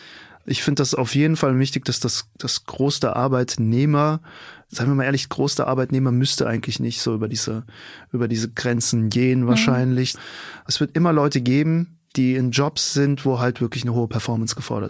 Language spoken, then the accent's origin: German; Frankfurt, Hesse, Germany; ich bin aus Frankfurt